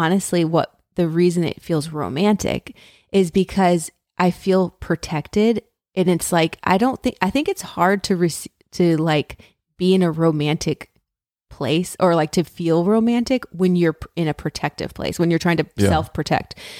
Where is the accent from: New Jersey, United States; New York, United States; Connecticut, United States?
Connecticut, United States; now in North Carolina, United States; Like I'm from Connecticut. And we live in North Carolina, so the climate is very different.